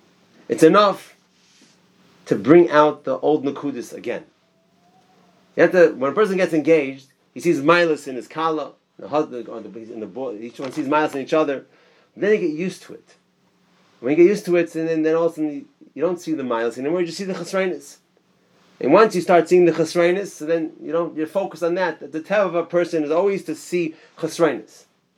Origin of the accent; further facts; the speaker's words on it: Florida, United States; She's from Lakewood, I'm from Florida.